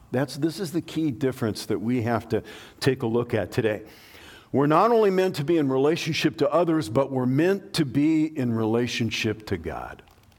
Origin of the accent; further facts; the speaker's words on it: West Coast, United States; I'm from the West Coast. It was junior high back then, or high school, right?